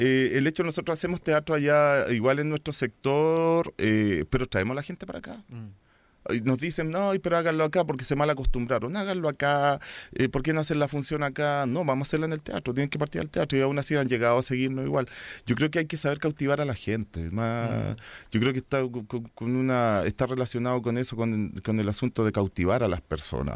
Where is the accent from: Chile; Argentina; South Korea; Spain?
Chile; Bueno, me incluyo porque soy chileno